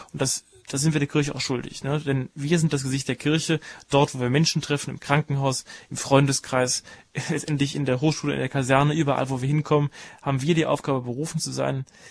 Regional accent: Rhineland, Germany; weil ich als Rheinländer natürlich die Frage gar nicht mir stelle

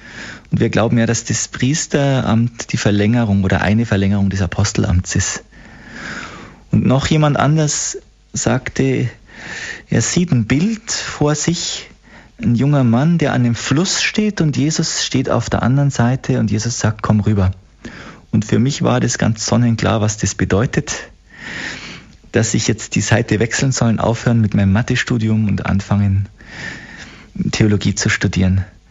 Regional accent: Olching, Bavaria, Germany; in einer Gebetsgruppe, die in Olching war, in meinem Heimatort

